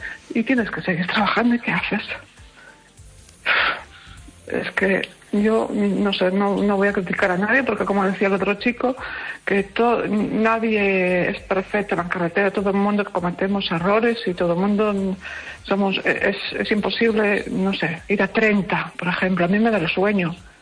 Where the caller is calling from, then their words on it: Pontevedra, Galicia, Spain; soy yo de Pontevedra otra vez.